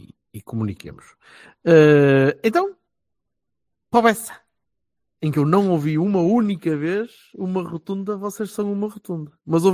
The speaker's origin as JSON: {"language": "Portuguese", "region": "Porto", "country": "Portugal", "said": "eu sou portuense também e gostava que a equipa, que a cidade tivesse duas equipas fortes."}